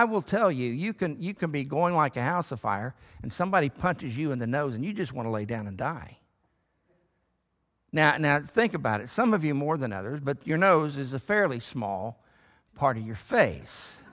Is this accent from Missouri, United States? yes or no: no; Texas, United States; Now, I'm a Texan, and I understand what it means to spur.